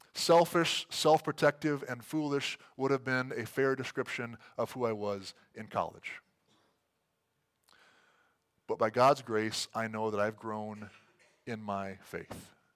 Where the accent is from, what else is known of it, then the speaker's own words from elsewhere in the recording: Iowa, United States; Many of you know that I grew up in Iowa in the 80s, and I am a Hawkeye fan.